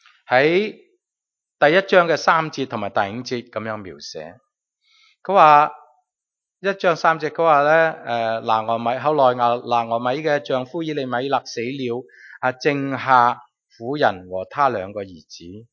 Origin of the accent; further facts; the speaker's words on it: Guangdong, China; 正如我哋广东人咧称呢啲咁嘅地方系叫做鱼米之乡